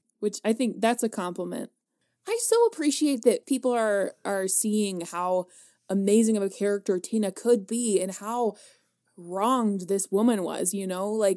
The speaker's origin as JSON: {"language": "English", "region": "California", "country": "United States", "said": "I'm from California. Sorry, not an international listener."}